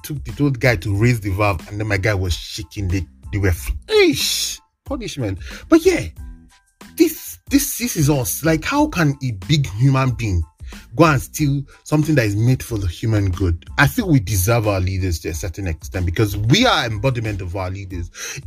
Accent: Kaduna State, Nigeria; I'm from Kaduna State, if you don't know. So Governor Erufai is our governor.

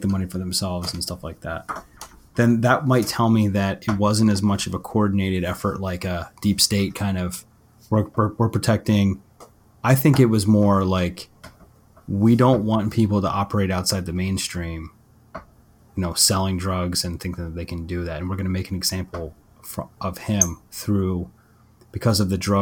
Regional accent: Northeast, United States; growing up in the Northeast, you know, in the United States.

